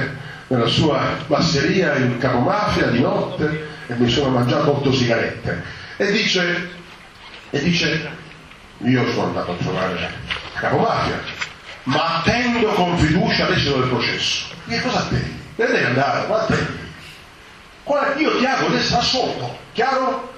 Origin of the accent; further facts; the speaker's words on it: Sicily, Italy; siciliani siamo fortunatissimi, perché abbiamo la vecchia e la nuova. Abbiamo la vecchia perché siamo siciliani, abbiamo la nuova perché siamo globali.